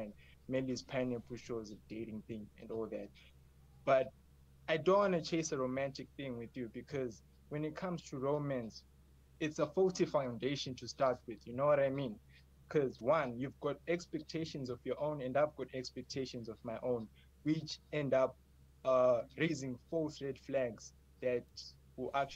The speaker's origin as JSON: {"language": "English", "country": "Zimbabwe", "said": "From Zimbabwe."}